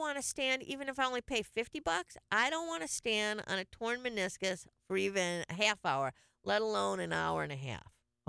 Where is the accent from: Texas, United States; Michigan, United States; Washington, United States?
Michigan, United States; Detroit; I'm from Detroit. We had Joe Louis Arena, Cobo Hall.